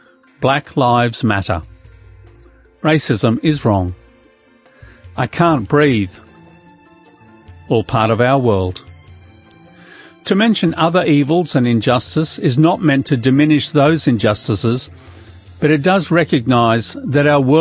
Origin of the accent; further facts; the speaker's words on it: Australia; accent: Australian; now in Great Britain; As you can hear from my voice, although I live in Great Britain, I am not from here. My Australian accent gives me away the moment I open my mouth. I live here